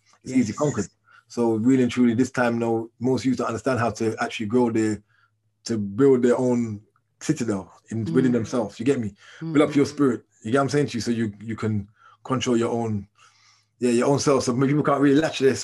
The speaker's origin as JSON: {"language": "English", "region": "England", "country": "United Kingdom", "said": "I went to Jamaica as an English youth. I did a lot of crazy things, you know, that you wouldn't expect some from England to come and do in Jamaica."}